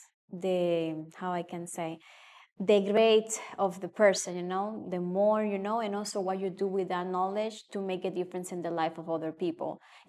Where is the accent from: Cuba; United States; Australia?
Cuba; first language Spanish; English is a second language; You know, guys, I'm Cuban and my first language is Spanish.